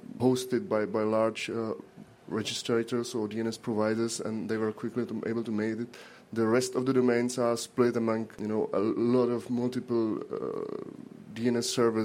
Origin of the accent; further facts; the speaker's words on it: Czechia; English is a second language; I'm coming from Czech Republic.